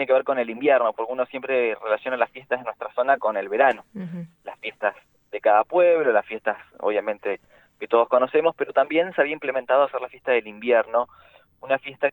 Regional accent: Lago Puelo, Chubut, Argentina; fue en un cumpleaños de mi pueblo, que es el lugar donde nací, el lugar que amo, que es Lago Puelo

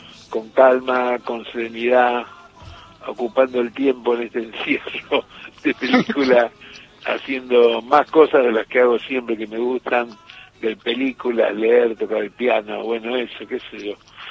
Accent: Rosario, Santa Fe, Argentina; now in Tigre, Argentina; No somos oriundos de acá, lógicamente, bueno, yo soy de Rosario, cualquiera sabe. Pero digo, ya hace más de 10 años que vivimos en Tigre.

